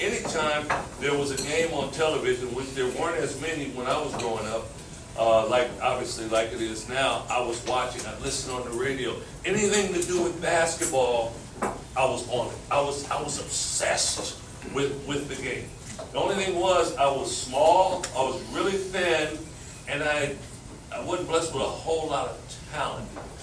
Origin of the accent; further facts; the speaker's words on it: Compton, California, United States; Growing up in Compton, you had the UCLA Bruins, who started winning championships in 1964, 65, right in there.